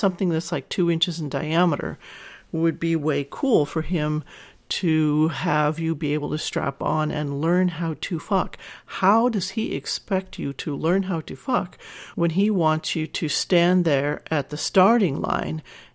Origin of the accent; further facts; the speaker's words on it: the South, United States; I'm from the South, and I'm shy by nature.